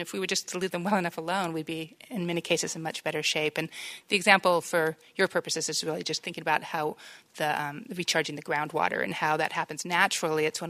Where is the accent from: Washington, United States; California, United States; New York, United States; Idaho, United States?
California, United States; Alameda; This one's actually in my hometown of Alameda, I'm sorry to say.